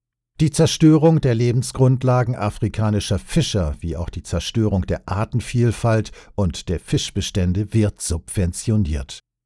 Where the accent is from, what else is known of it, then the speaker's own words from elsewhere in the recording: Baden-Württemberg, Germany; In meiner Heimat, in Kraichgau, wurden systematisch die vielen Klingen